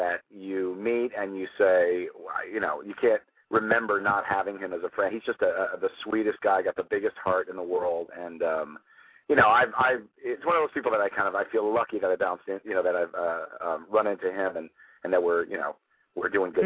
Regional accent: Los Angeles, California, United States; in the school play in elementary school, you know, when I grew up in Los Angeles, and so I always had it in my blood that I wanted to do it.

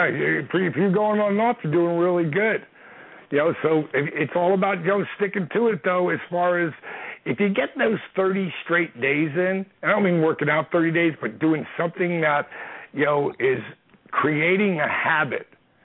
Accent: New Jersey, United States; Cool. I'm a Jersey boy.

